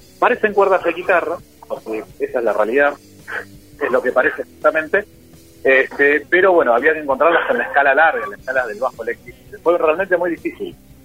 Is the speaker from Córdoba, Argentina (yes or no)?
no; Escobar, Buenos Aires Province, Argentina; acá en Escobar, nosotros somos de Escobar, sí. de la provincia de Buenos Aires.